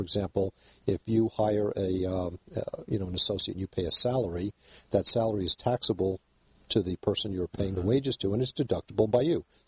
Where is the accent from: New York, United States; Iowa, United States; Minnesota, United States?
New York, United States; now in California, United States; I was born in New York, born and raised, went to college in Boston, went back to New York for law school